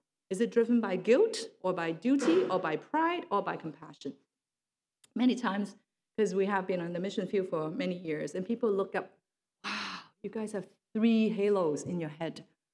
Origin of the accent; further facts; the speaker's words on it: Alberta, Canada; When I come to the city of Vancouver, guess what? I'm from Alberta